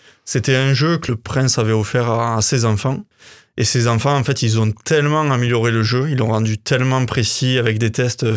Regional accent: Occitanie, France; Parce que moi je viens en fait du Couserans, c'est pas loin

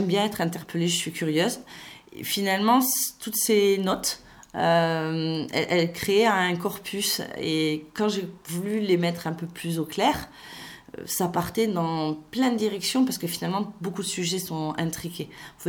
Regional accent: Toulouse, Occitanie, France; ça fait partie des petites singularités qu'on a envie de revendiquer quand on est Toulousain ou quand on est Toulousaine.

